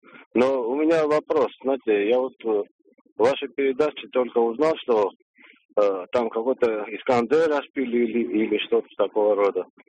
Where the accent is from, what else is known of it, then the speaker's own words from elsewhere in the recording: Georgia; now in Moscow, Russia; Вы знаете, я вот грузин, живущий в Москве.